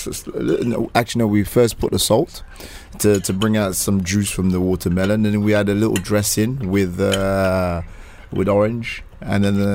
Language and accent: English; London, United Kingdom; also born or lived in Nigeria / France / Greece / Spain; I grew up in London, but the heritage of Nigeria, I was born there. And then lived quite a few years in France, and moved around Europe. Lived a bit in Greece, and a little bit in Spain.